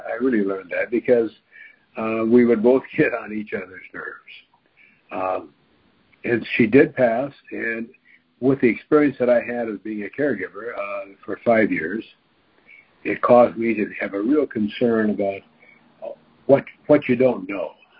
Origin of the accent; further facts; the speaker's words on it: Omaha, Nebraska, United States; moved away as an adult; now in California, United States; I'm originally from Omaha, Nebraska. I moved to California in 2006, the reason being that my wife at that time had a terminal illness.